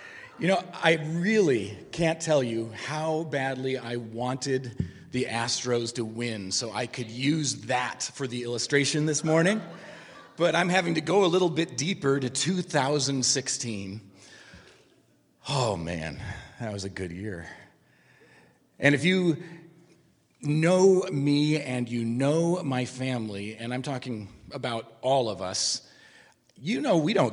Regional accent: Illinois, United States; she's from Chicago, I'm from Central Illinois

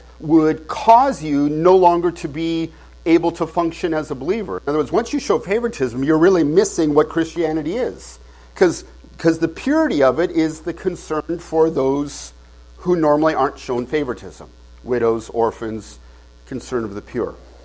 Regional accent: Canada; now in United States; I am a permanent resident alien here in the United States as a Canadian.

